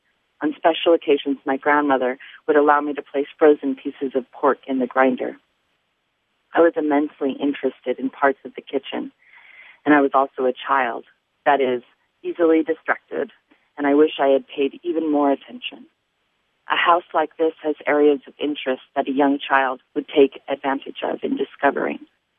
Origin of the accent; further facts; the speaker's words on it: Albuquerque, New Mexico, United States; now in Fresno, United States; And it's about growing up in Albuquerque, New Mexico, and also growing up in Fresno, California, where I am now, and the connection between the two and the landscape and the people.